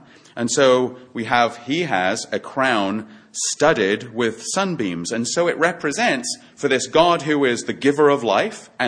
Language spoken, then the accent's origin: English; North East England, United Kingdom; also born or lived in Yorkshire; I grew up in Northumberland, which is at the very north of England, just north, though, of Hadrian's Wall, so I'm a split personality. I don't know whether I'm Scottish or whether I'm English, although I was born in Yorkshire, so technically I'm English.